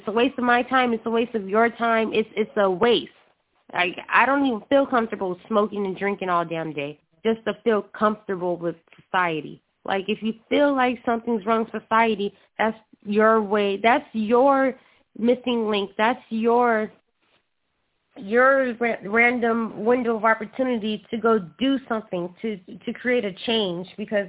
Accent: New York, United States; now in California, United States; like, growing up in New York, I noticed that people do tend to the community and they do help out.

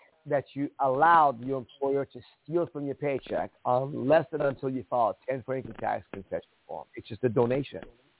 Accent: California, United States; I came from Orange County. My best friend came from Orange County.

